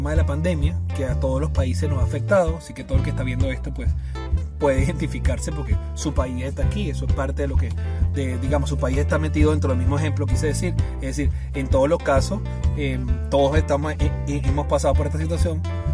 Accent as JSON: {"language": "Spanish", "country": "Venezuela", "said": "soy venezolano y estoy aquí en Venezuela y estoy viviendo"}